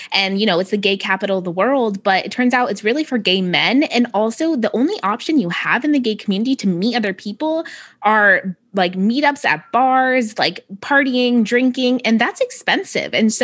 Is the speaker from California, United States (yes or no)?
yes; San Francisco, California, United States; I grew up in San Francisco, so it's always been more, you know, accepting than other places could be.